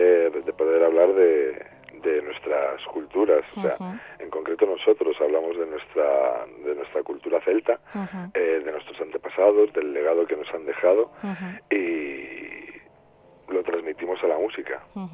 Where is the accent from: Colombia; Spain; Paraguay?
Spain; Cantabria; hemos nacido en el norte de Cantabria, somos cántabros, somos españoles.